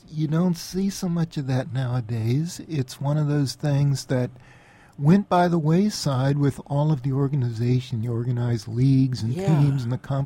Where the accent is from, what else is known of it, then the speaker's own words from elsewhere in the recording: Florida, United States; I grew up in Florida. We had a cow, and my parents raised rabbits to supplement the income, among other things.